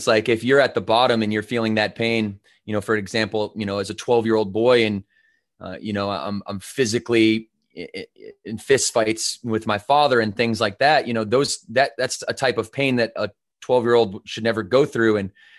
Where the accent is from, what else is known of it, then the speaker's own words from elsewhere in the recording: Battle Creek, Michigan, United States; growing up in Battle Creek, Michigan, you know, being on welfare. Like my mom drug me around the United States from the time I was, you know, 4 years old to around 10 years old.